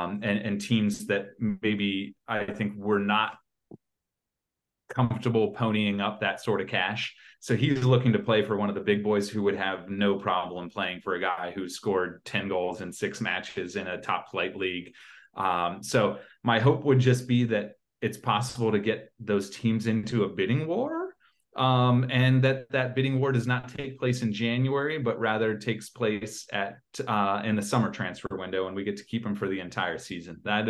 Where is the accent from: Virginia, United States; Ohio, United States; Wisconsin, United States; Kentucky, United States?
Kentucky, United States; They're legalizing it in Kentucky, in my home state, soon.